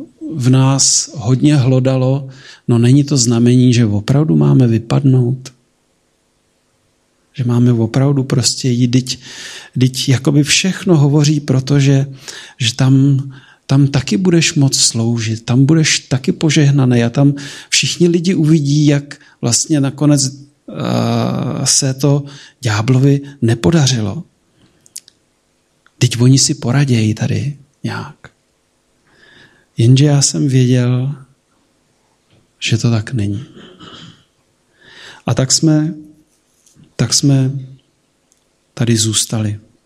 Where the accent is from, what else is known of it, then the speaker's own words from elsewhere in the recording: Liberec, Liberec Region, Czechia; Zároveň v Liberci, protože oba pocházíme z Liberce